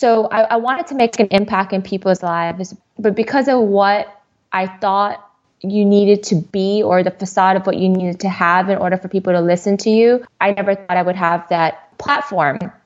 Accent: Hawaii, United States; I'm from Hawaii. And my background is I'm a little bit of a mutt, like everybody seems like, and from Hawaii. I'm an Asian Hispanic Pacific Islander, so I do have Filipino blood, Spanish blood, Thai, Chinese

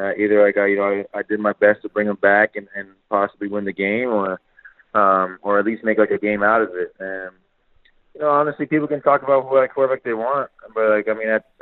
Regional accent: Canada; because I was from Canada

